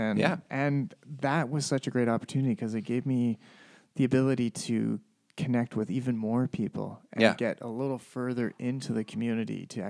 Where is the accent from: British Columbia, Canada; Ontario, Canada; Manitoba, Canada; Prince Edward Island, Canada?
British Columbia, Canada; Comox Valley; I started my cooking career here in town growing up in the Comox Valley.